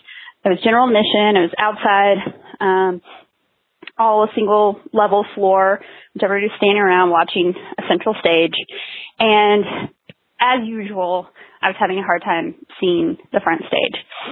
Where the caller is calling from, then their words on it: Austin, Texas, United States; I am calling from Austin, Texas.